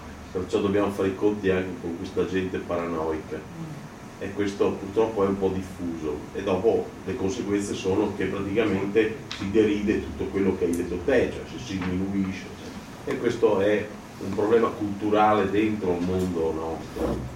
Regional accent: Ferrara, Emilia-Romagna, Italy; io vengo poi da Ferrara, dove abbiamo inventato il polipropilene

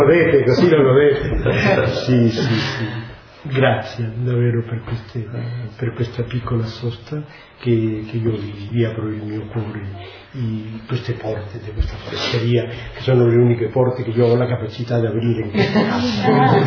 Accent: Seville, Andalusia, Spain; Italian is a second language; Io vengo di Siviglia. Una città bella. Molto accogliente, molto allegro.

